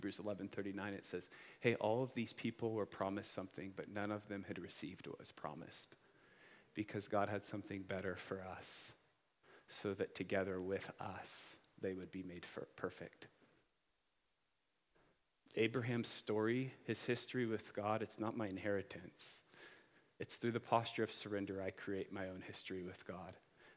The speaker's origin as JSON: {"language": "English", "town": "Hillsboro", "country": "United States", "said": "I come from Hillsboro. It's about 60 miles north of here."}